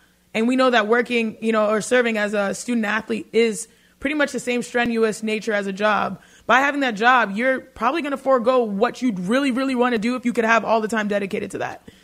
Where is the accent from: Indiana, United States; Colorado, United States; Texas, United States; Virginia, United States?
Texas, United States; Houston; I'm from the South, born and raised in Houston, Texas. How us in the South say athletes, not like athletes.